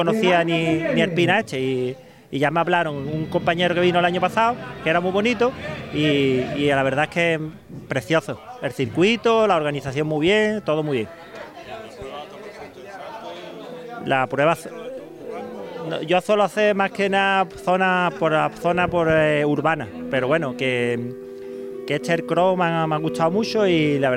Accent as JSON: {"language": "Spanish", "town": "Tarifa", "region": "Andalusia", "country": "Spain", "said": "vengo de Tarifa"}